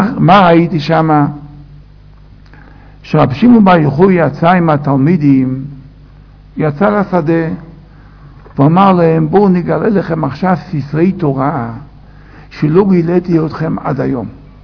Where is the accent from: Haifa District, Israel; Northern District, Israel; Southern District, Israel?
Northern District, Israel; Safed; אנחנו ילידי צפת, חמישה דורות כבר בארץ ישראל, באו מחוץ לארץ לצפת, והיו מאוד קשורים בצפת